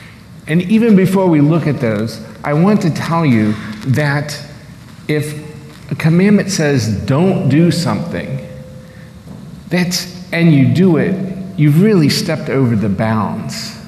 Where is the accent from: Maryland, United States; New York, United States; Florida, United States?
Maryland, United States; I grew up in Maryland, and they had blue laws